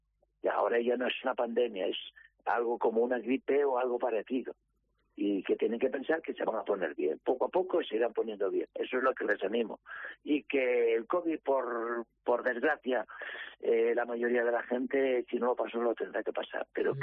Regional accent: Coaña, Asturias, Spain; soy de cerca de Navia, que soy de Coaña

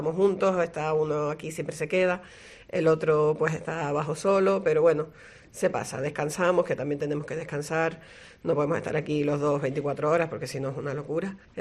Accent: Canary Islands, Spain; De Tenerife

